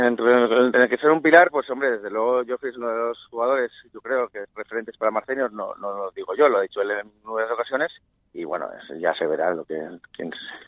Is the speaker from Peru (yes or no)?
no; Spain; yo como español